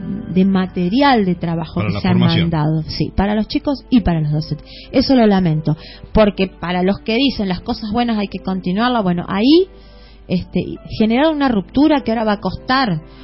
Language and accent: Spanish; Rosario, Santa Fe, Argentina; Sí, mira, yo soy de Rosario, soy oriunda de Rosario.